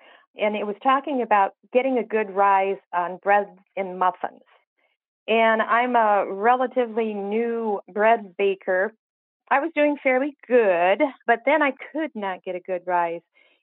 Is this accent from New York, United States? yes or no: no; Kalamazoo, Michigan, United States; I'm from Kalamazoo, Michigan.